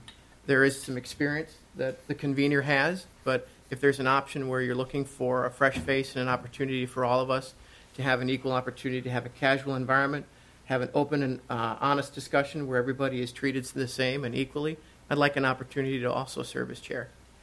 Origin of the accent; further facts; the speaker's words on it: Winona, Minnesota, United States; I'm from the Winona area.